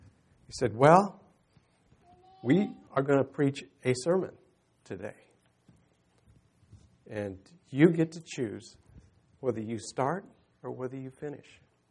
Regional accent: Missouri, United States; I was very blessed. I grew up in Missouri, and I had many great ministry all around me.

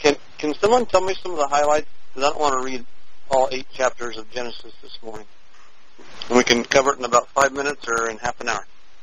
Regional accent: Independence, United States; now in Phoenix, United States; But I grew up in Independence, and I moved out to Phoenix. I came to Phoenix to visit for a little bit, and that was 20 years ago.

